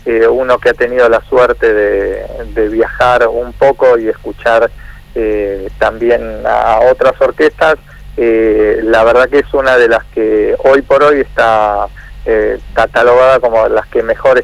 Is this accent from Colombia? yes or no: no; Argentina; para nosotros como argentinos, hoy por hoy … ya es un clásico